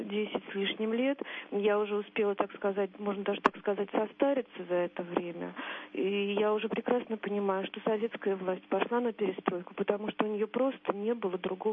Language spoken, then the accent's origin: Russian; Moscow, Russia; я из Москвы.